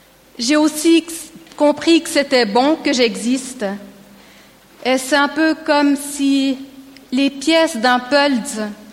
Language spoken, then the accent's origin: French; Estavayer-le-Lac, Fribourg, Switzerland; J'ai grandi à Estavayer-le-Lac, dans une famille non pratiquante, de père catholique et de mère protestante.